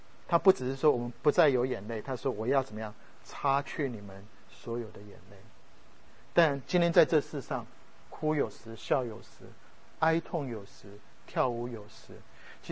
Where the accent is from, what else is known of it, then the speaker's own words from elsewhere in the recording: Taiwan; now in United States; 我是从台湾来